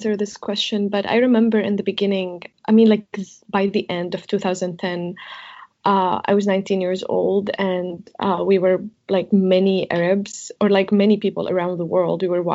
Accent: Latakia Governorate, Syria; So I'm from that small town, a very Alawite town. And I remember one time I was going from Jabli to Latakia

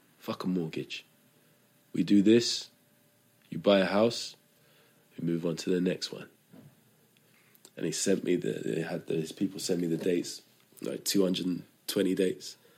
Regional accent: London, United Kingdom; I'm not from Norwich, I'm from London.

